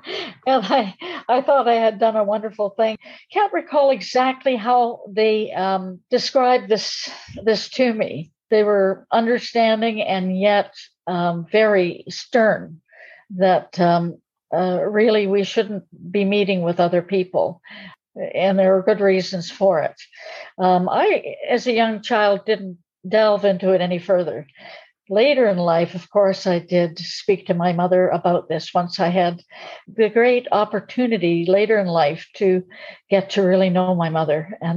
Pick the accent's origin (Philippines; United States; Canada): Canada; born there; I was born in Campex, a Canadian citizen by birth